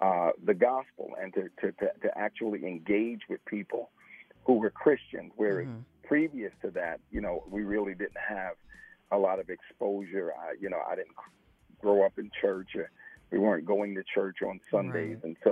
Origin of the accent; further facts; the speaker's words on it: Queens, New York, United States; I was born in Queens, New York, and was raised, born and raised in the Nation of Islam.